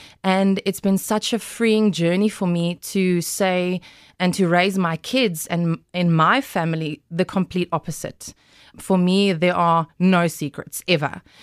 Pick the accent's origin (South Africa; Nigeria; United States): South Africa; Glen Harvey, North West; I grew up in Glen Harvey. That's close to Western Aria on your way to Potch. And I was the daughter of a dominie.